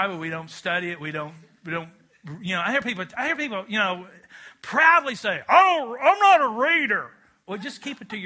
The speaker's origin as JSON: {"language": "English", "region": "Kentucky", "country": "United States", "said": "I mean, I'm from Kentucky where you can get married when you're 18 years old."}